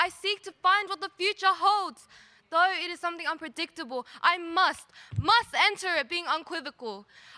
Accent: Bonnyrigg, New South Wales, Australia; And we're from Bonnerig representing Australia.

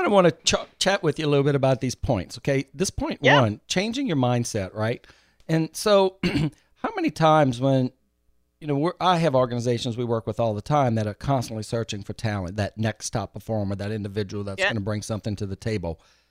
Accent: the South, United States; And, you know, I'm from the South.

